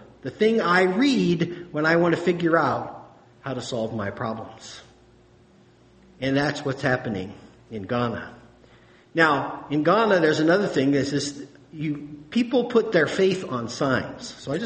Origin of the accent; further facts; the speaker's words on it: United States; And I say, I'm from the United States. Nobody asks me, oh, where's that? I mean, I have an instant identity. I'm an American.